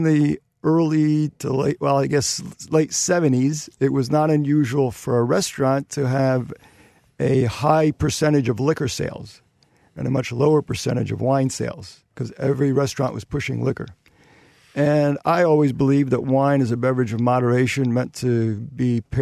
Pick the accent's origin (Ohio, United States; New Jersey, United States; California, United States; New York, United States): New York, United States; growing up on the East Coast in New York, I always had a vision of cellaring wine.